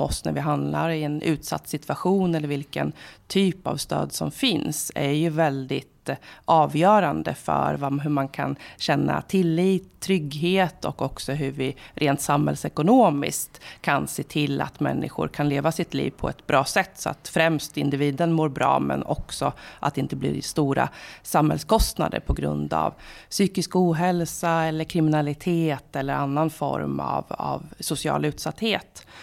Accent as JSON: {"language": "Swedish", "town": "Valdemarsvik", "region": "Östergötland", "country": "Sweden", "also_born_or_lived": "Huddinge", "said": "Vi flyttade tillbaka till Östergötland förra året. Jag kommer ju från Valdemarsvik, eller Rullarum utanför Valdemarsvik ursprungligen. Och sen har vi bott i Huddinge utanför Stockholm i ett tiotal år. Men nu var det dags att komma hem till Östergötland igen."}